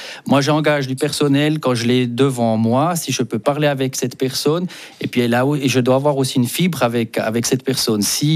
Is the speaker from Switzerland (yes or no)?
yes; Jura, Switzerland; je suis jurassien, je suis aussi né ici dans le canton du Jura, puis je défends aussi le canton du Jura. Et je suis suisse alémanique